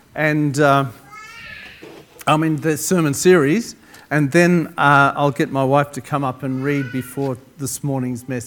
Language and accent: English; Australia; also born or lived in New Zealand; I'm an Aussie from way back, but I went to New Zealand, met Marg, and married and settled there for 26 years. I was an itinerant evangelist after doing Bible college, and then called to by God to come to back to Australia